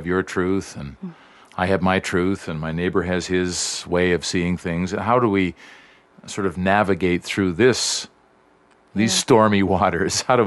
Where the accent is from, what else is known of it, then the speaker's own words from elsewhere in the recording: Canada; you come from Sweden, I come from Canada, we're like so politically correct.